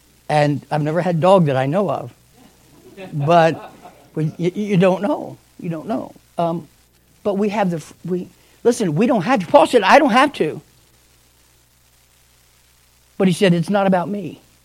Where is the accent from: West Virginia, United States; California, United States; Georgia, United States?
West Virginia, United States; Listen, the only thing, I'm from West Virginia, okay?